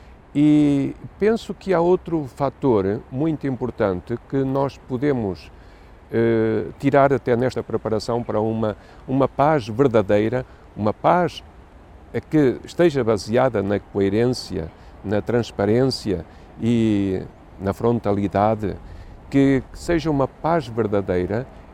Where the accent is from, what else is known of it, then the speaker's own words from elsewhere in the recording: Japan; nós próprios, como japoneses, sejamos instrumentos de paz